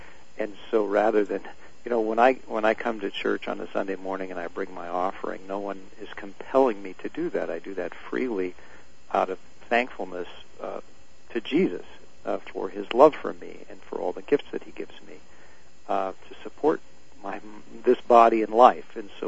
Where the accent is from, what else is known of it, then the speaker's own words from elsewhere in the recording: Omaha, Nebraska, United States; For me, when I was a child growing up, the Latvian Evangelical Lutheran Church, where I grew up in Omaha, was both the center of our faith life